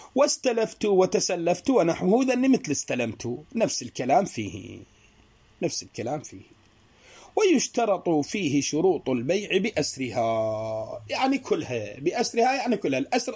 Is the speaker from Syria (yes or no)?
no; Iraq